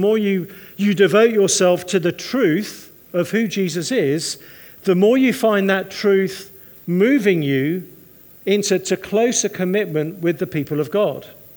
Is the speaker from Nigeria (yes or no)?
no; England, United Kingdom; now in United States; I was having some complications with my visa, living in America as an English person.